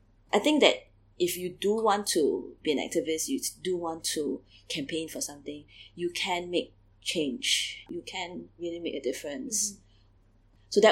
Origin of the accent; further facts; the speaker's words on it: Singapore; I'm Singaporean.